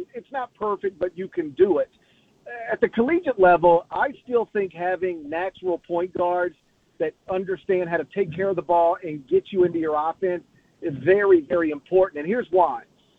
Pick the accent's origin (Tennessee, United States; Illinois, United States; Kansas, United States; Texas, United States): Tennessee, United States; Memphis; my hometown franchise, the Memphis Grizzlies